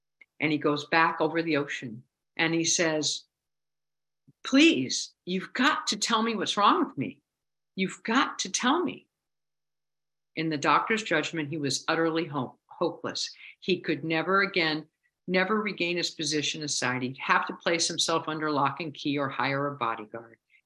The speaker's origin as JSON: {"language": "English", "region": "Maine", "country": "United States", "said": "You see, I'm from the Northeast. I'm from Maine."}